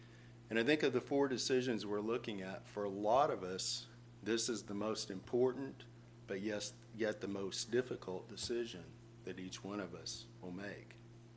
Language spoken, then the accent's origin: English; Salem, United States; We used to go in the field next to our house where I grew up in Salem.